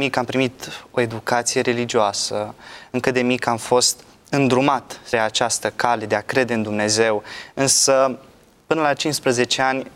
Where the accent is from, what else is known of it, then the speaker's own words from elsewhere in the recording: Viile Tecii, Bistrița-Năsăud, Romania; sunt din Viile Tecii, localitatea Viile Tecii, județul Bistrița Năsăud. Iar momentan sunt student la Institutul Teologic Adventist Cernica, Teologie Pastorală, anul 3.